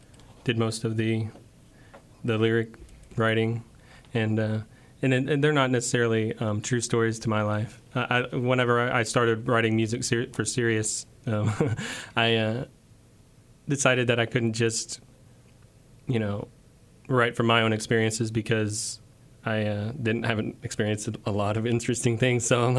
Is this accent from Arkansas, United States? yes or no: yes; Arkansas, United States; we grew up on the Buffalo National River, which is the first national river.